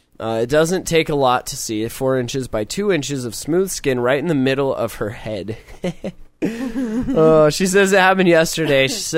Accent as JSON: {"language": "English", "region": "California", "country": "United States", "said": "Some kid in the chat was like, I'm from California. And I'm like, hey, me too."}